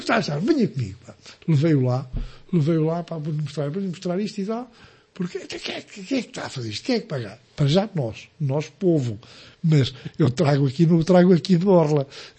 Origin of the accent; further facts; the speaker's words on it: Aradas, Centro, Portugal; Há Aradas em que eu nasci. Há Aradas de hoje e há Aradas em que eu nasci. São completamente diferentes. Eu nasci numa Aradas profundamente rural. Vivi uma vida de pura ruralidade.